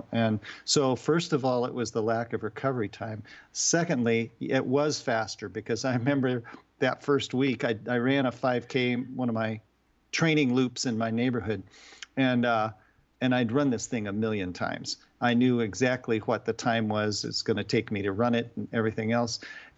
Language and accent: English; Boulder, Colorado, United States; I grew up in Boulder, so I was really used to running tons of trails there.